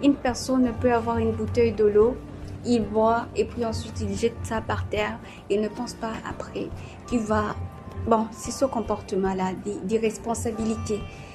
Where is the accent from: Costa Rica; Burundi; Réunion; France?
Burundi; je suis burundaise et je viens du Burundi.